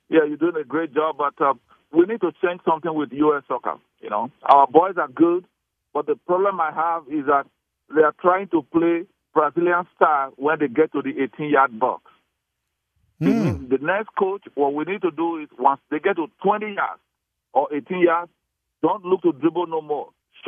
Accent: Nigeria; because I'm originally from Nigeria

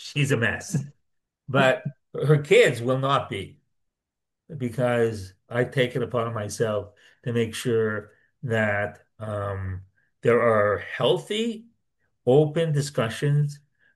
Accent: Canada; we're both Canadian, right?

